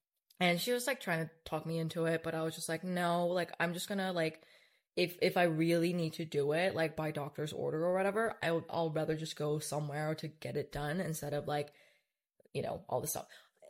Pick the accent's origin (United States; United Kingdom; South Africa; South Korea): South Korea; I grew up in Korea